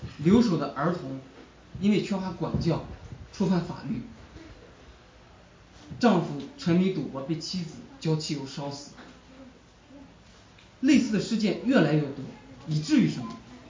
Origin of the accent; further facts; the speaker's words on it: Anhui, China; 我呢个人是出生在1980年代，是安徽省北部的一个农村。我们那里没有山清水秀的风景，也没有人杰地灵的人文。回顾童年，我的记忆里面是一片灰蒙蒙的苍白的景象，落后的经济和古老的黄土地